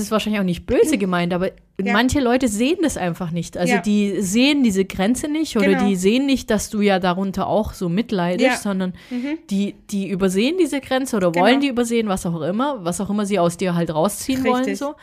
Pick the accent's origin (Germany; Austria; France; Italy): Italy; Wir als Italiener sind ja eh temperamentvoller.